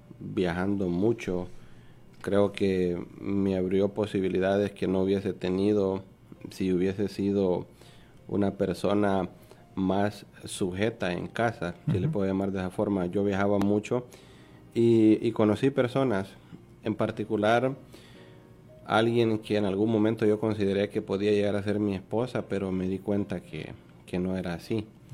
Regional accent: San Miguel, El Salvador; Hay un lugar que se llama Moncagua en mi país, el desvío de Moncagua, que obviamente salvadoreños que nos estén escuchando, nos vayan a escuchar, van a saber de qué lugar estoy hablando.

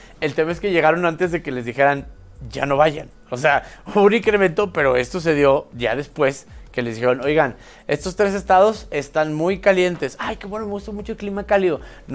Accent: Mexico; No, soy mexicano.

